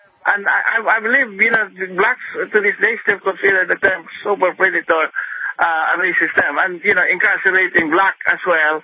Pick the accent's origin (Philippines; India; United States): Philippines; I'm from the Philippines. I don't use drugs.